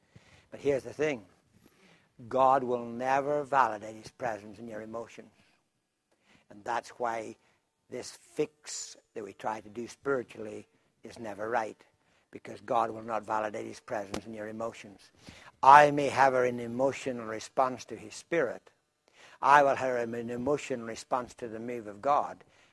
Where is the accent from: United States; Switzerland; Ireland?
Ireland; Do you know, I'm Irish and I love a bargain.